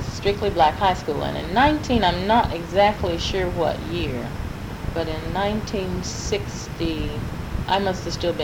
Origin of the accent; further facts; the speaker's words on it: Rockville, United States; born there; Born here in Warren County. Actually, I was born in Rockville.